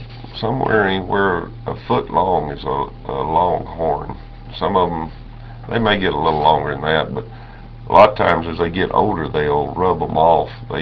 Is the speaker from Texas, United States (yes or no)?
yes; Texas, United States; And I grew up here in the Panhandle, and I have a special interest in any kind of plains animals.